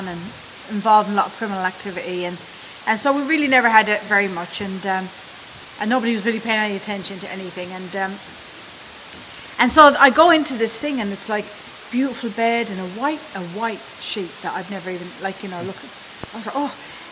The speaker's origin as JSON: {"language": "English", "country": "Ireland", "accent": "Irish", "said": "I'm Irish, the accent is Irish. Yes, I was born in Ireland."}